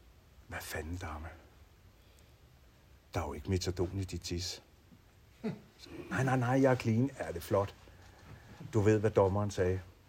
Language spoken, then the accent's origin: Danish; Copenhagen, Capital Region of Denmark, Denmark; Jeg er født på Nørrebro i København. I den sorte firkant. Og der har jeg levet rigtig mange år.